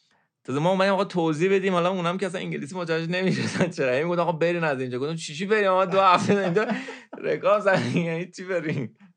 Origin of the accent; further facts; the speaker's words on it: Iran; گفتیم آقا ما از ایران اومدیم